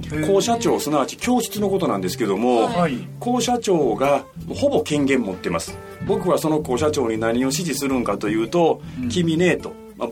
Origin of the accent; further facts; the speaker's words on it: Wakayama, Japan; 私の地元の和歌山県の和歌山市